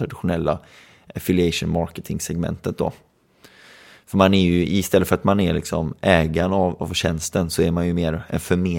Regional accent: Gothenburg, Västra Götaland County, Sweden; jag pratar ju som göteborgare eller från Slätta

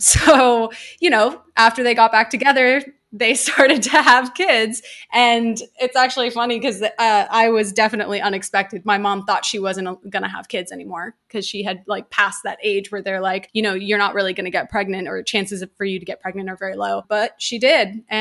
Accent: New York City, New York, United States; I grew up in Midtown Manhattan. So like basically right by the Bloomingdale's, like it's in City Corp. It's not an exciting part of Manhattan. It's actually mostly office buildings. So it's definitely a weird place to grow up.

